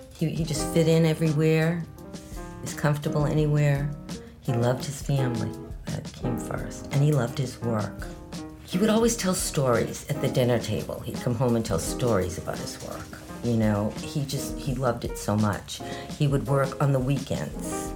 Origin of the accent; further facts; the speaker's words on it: Arlington, Massachusetts, United States; also born or lived in Brookline; now in Woburn, United States; I was born at Beth Israel Hospital in Brookline. I grew up in Arlington. I lived there till I got married, and then we moved to Woburn.